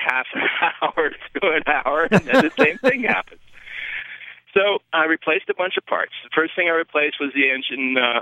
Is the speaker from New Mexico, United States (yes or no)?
yes; Taos, New Mexico, United States; I'm from Taos, New Mexico here calling you guys.